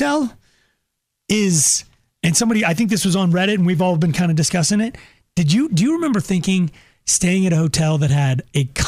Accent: Longmont, Colorado, United States; Because again, I grew up in Longmont

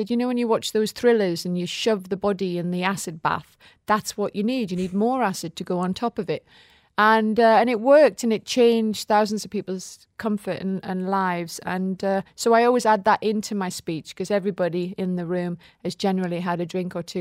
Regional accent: North East England, United Kingdom; this is 25 years ago and I'm a Geordie.

